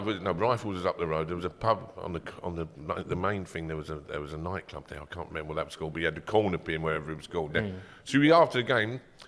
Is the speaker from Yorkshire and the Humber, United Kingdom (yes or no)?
no; Wandsworth, London, United Kingdom; I grew up in South London in Wandsworth, born in Wandsworth. Battersea, but I moved to Ashford in Kent when my dad's company … with a metalwork company.